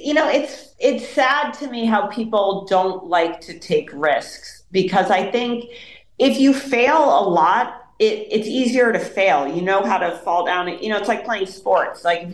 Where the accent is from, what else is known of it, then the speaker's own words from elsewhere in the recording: Guilford, United States; I grew up in Guilford.